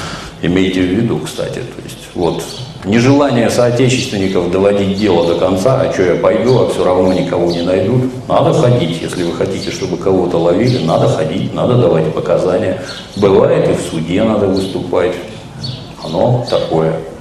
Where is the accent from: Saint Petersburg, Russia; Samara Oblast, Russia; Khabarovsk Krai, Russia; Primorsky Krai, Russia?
Saint Petersburg, Russia; Например, в родном городе Санкт-Петербурге это целая отрасль, воровство фотооборудования у туристов.